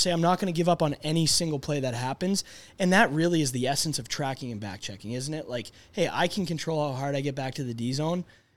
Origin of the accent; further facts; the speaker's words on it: Boston, Massachusetts, United States; So I grew up in Boston. I'm a Patriots fan.